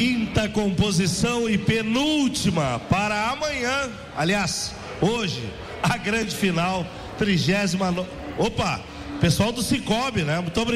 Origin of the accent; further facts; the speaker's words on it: Porto Alegre, Rio Grande do Sul, Brazil; eu sou de Porto Alegre, mas temos o nosso coração aqui em Palmeira das Missões.